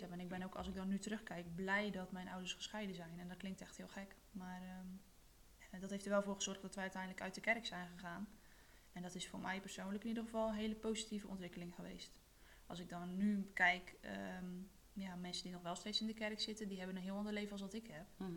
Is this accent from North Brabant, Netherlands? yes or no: no; Ierseke, Zeeland, Netherlands; ik ben natuurlijk geboren in Ierseke.